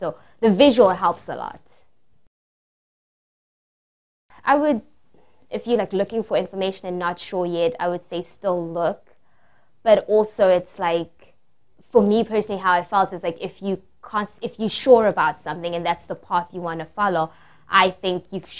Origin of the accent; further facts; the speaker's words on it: South Africa; now in United States; I'm from South Africa. I moved to the United States in 2007.